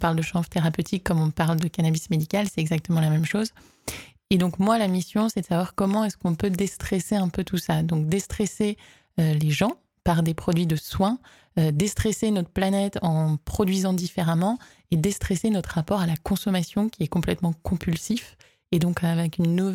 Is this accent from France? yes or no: yes; Brittany, France; also born or lived in Nantes; J'ai grandi en Bretagne, j'ai grandi à côté de Rennes. Et après, j'ai évolué vers Nantes, donc qui est en Bretagne d'après moi.